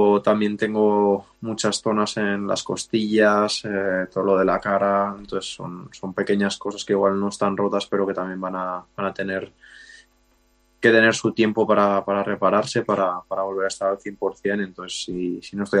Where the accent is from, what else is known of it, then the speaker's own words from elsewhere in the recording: Aran Valley, Catalonia, Spain; que es la que mejor nos va aquí al Valle de Arán, que es de donde soy y es donde más nieve entra